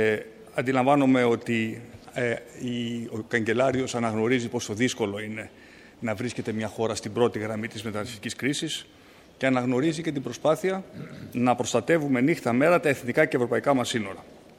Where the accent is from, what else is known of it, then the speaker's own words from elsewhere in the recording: Greece; Οι γερμανικές επιχειρήσεις έχουν εμπιστευτεί την πατρίδα μου